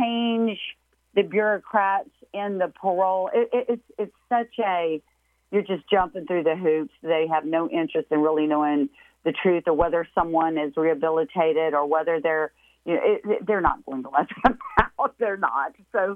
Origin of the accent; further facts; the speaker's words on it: Louisiana, United States; House Speaker Mike Johnson, who, of course, is from my home state of Louisiana.